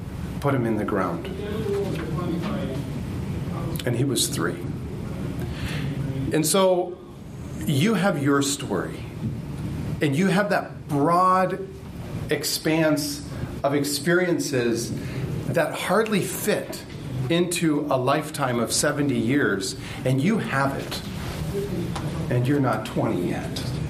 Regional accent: Guatemala; also born or lived in North America; So I grew up in Guatemala, but I feel like there are so many things that make sense to me because of the incredible gift I've been given of growing up in Central America and also North America

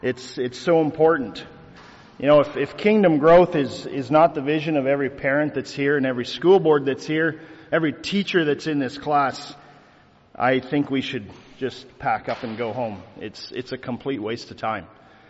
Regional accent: Salmon Arm, British Columbia, Canada; I'm from Salmon Arm, British Columbia, not too far north of here.

